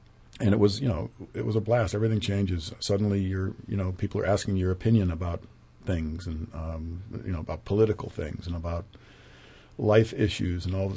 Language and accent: English; Virginia, United States; I grew up in Virginia, of all places, along the banks of the Potomac River, and went to military school in central Virginia